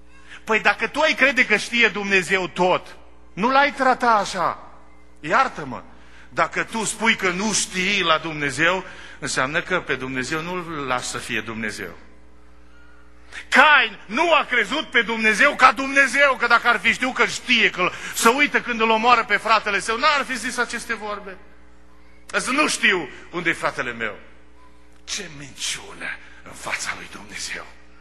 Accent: Romania; când noi mergeam într-o familie de pocăiți în România, când eram copii

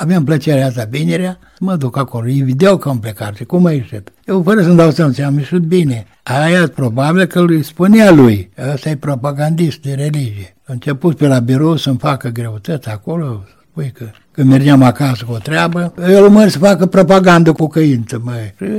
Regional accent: Chilișeni, Suceava County, Romania; Păi sunt din regiunea Suceava, așa era atunci regiune. În satul Chilișeni.

